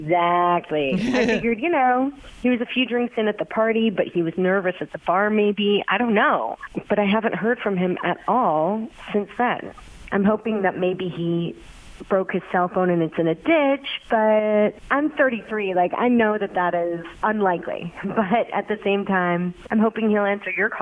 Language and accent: English; North Carolina, United States; I grew up actually in North Carolina.